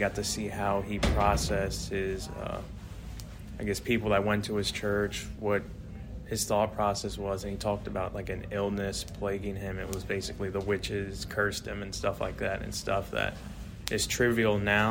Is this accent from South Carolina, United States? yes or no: no; Williamsport, Maryland, United States; I'm from Williamsport, Maryland, Washington County.